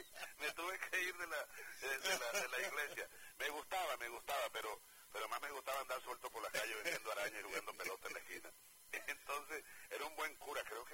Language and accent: Spanish; Los Llanos, Venezuela; yo soy muy cuentero, de echar cuentos, me encanta, como llanero